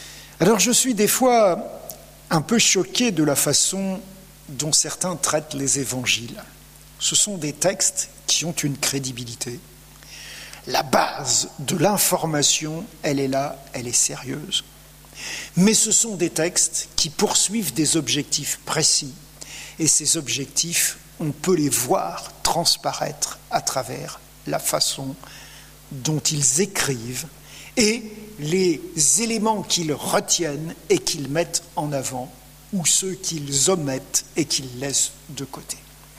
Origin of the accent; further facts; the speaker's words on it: Auvergne-Rhône-Alpes, France; À mon nom, vous devriez deviner que je suis auvergnat. C'est typique de la région où je suis né et d'où ma famille est originaire.